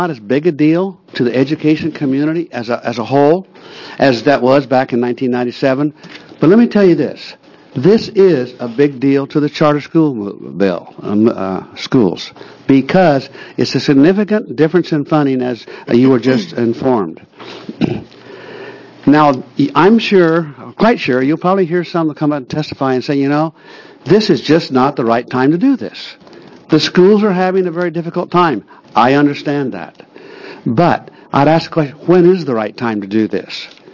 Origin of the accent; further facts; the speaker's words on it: Powell Butte, Oregon, United States; from Powell Butte, who's not smart enough to stay out of these halls and retire, I guess.